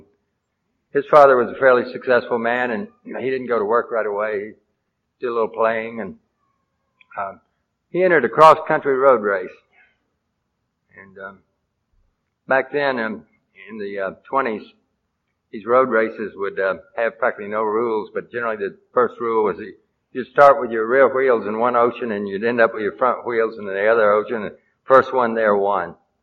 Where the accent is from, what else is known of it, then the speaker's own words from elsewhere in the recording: Dallas, Texas, United States; born there; I was born in Dallas, Texas. All right. Actually, a part of Dallas that was called Highland Park.